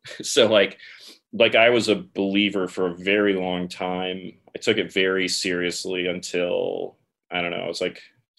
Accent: Arizona, United States; I'd never even heard of anti-Semitism outside of Schindler's List growing up in Arizona. And like, so I get to Iowa and it's just so much.

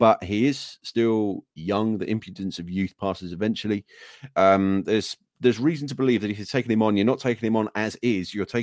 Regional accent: England, United Kingdom; I'm trying to get your name right, but I'm English.

